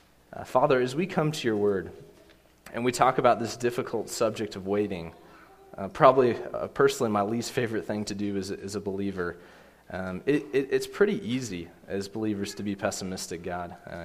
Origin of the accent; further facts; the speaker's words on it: Kansas City, Missouri, United States; Growing up in Kansas City, I knew what it was like to root for the Royals